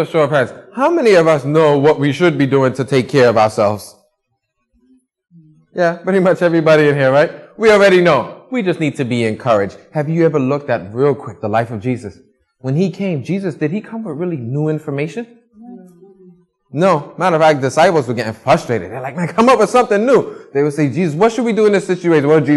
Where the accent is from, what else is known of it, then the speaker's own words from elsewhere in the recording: New York, United States; I learned something growing up in New York.